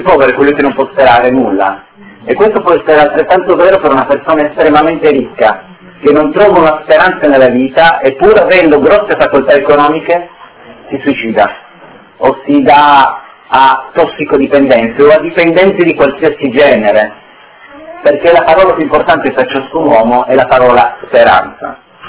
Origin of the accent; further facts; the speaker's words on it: Turin, Piedmont, Italy; vengo da Torino, quindi è facile abbinare il mio nome alla città di provenienza